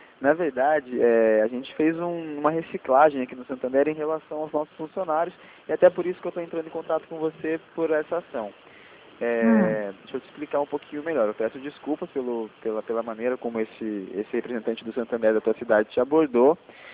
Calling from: Rio Claro, São Paulo, Brazil; Eu, na verdade, eu falo da região de Rio Claro, é aqui no interior de São Paulo.

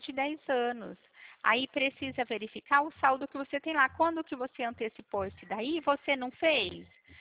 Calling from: Pirassununga, São Paulo, Brazil; Eu falo da cidade de Pirassununga.

